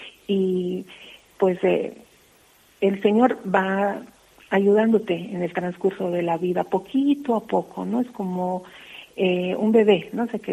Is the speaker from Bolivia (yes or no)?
yes; Bolivia; moved away; yo soy de Bolivia, el haber salido de mi país, por supuesto que conlleva, ¿no?, un sufrimiento físico y espiritual también, porque llegas a un nuevo país